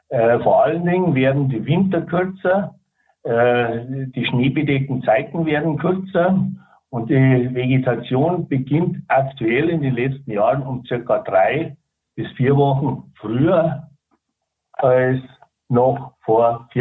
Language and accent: German; Bavaria, Germany; bei uns in Bayern